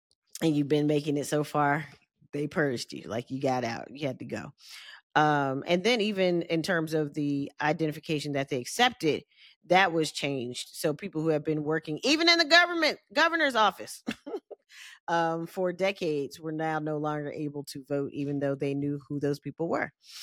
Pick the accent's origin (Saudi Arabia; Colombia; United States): United States; Georgia; like in my home state of Georgia